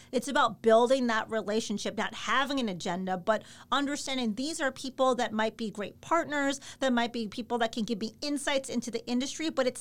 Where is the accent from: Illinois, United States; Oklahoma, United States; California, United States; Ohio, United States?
Illinois, United States; Chicago; when I was a kid growing up in Chicago and idolizing the 85 Bears.